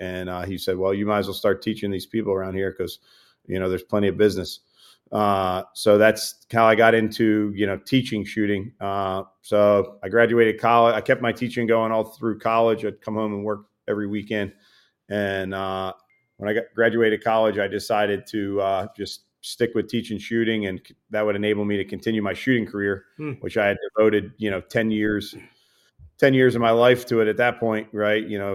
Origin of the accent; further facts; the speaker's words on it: Pennsville, New Jersey, United States; also born or lived in Wilmington, Delaware; So I'm born in Wilmington, Delaware. I grew up in Pennsville, New Jersey, which is a little bit to the southeast of Philadelphia, along the Delaware Bay, if you're looking at a map there.